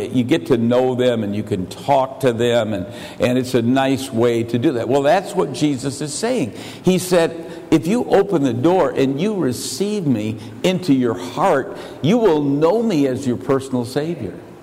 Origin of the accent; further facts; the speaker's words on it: United States; And I said, "Look, I'm an American. Give me a chair."